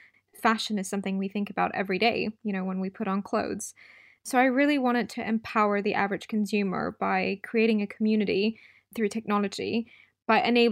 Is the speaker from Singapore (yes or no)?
yes; Singapore; So I grew up in Singapore